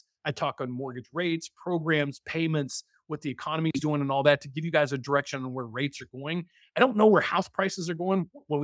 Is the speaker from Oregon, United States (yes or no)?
no; West Virginia, United States; Hey, I'm from the West Virginia area originally, so.